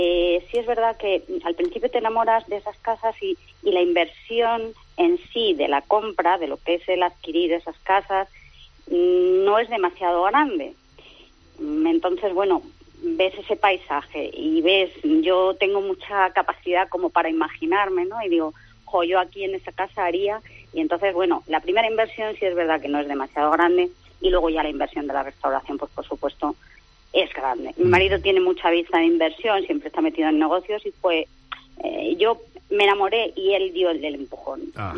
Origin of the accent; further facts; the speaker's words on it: Navalmoral de la Mata, Extremadura, Spain; moved away as an adult; now in Madrid, Spain; Yo soy extremeña, soy de Navalmoral de la Mata, pero sí. Vivo en Madrid hace 40 años. O sea, vivo y trabajo en Madrid desde hace 40 años.